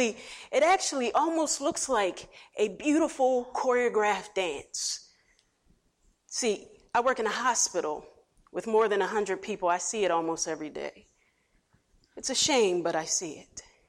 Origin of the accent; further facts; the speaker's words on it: Philadelphia, Pennsylvania, United States; When I was growing up in West Philadelphia, I grew up in West Philadelphia, Parkside.